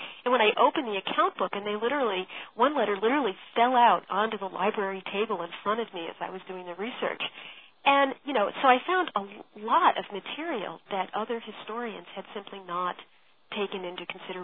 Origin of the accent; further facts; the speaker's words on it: New England, United States; And I'm from New England originally and had spent summers on the New England coast